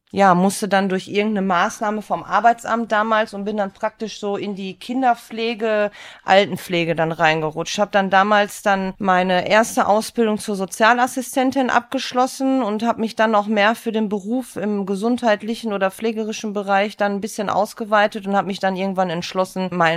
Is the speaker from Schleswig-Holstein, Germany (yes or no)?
no; Gelsenkirchen, North Rhine-Westphalia, Germany; also born or lived in Gladbeck; Geboren in Gladbeck, aufgewachsen letztendlich in Gelsenkirchen. Also die Kindheit verbracht in Gelsenkirchen.